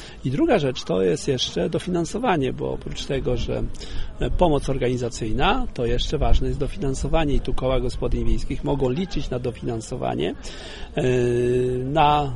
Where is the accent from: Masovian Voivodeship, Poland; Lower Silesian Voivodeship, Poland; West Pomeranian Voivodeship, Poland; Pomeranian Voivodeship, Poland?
Masovian Voivodeship, Poland; ja pochodzę z powiatu garwolińskiego i widzę, że ta idea tutaj szczególnie rozkwita.